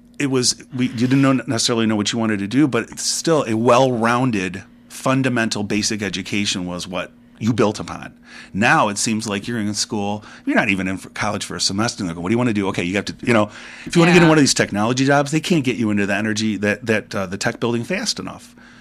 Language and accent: English; Livonia, Michigan, United States; And I grew up in Livonia where grass was aplenty, you know, so whatever.